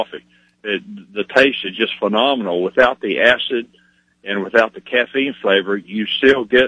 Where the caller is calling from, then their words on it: Tyler, Texas, United States; I'm calling from Tyler.